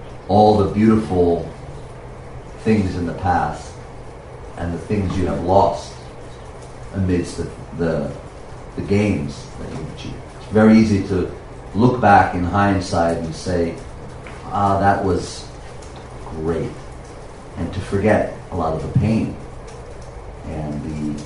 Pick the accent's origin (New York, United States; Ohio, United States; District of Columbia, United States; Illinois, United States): New York, United States; Queens; I'm from Queens and I can socialize with royalty